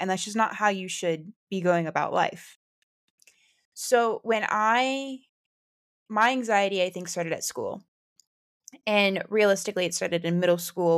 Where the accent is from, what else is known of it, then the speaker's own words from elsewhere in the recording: United States; I'm from the US, which you could probably hear from my accent